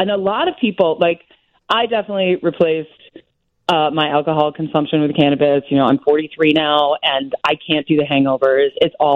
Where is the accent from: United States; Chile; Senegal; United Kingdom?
United States; Wisconsin; Like, I'm from Wisconsin, and I just flew in yesterday from our partners out in Ohio